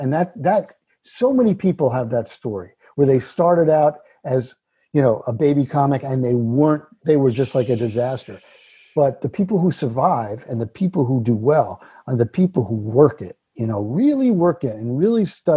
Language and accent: English; New Jersey, United States; I grew up on the ocean. I grew up in Jersey on the shore.